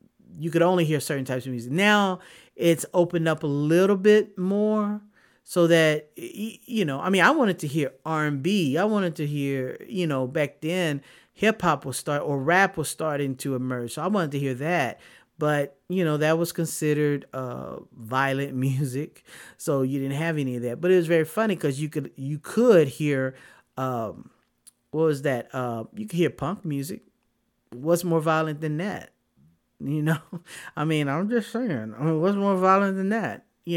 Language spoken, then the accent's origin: English; Austin, Texas, United States; Now, I say this being from born and raised in Austin, Texas.